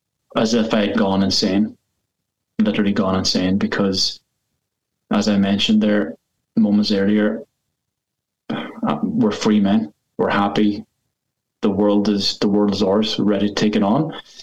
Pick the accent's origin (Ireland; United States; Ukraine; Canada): Ireland; Ulster; I started college in Derry. I'm from Donegal originally.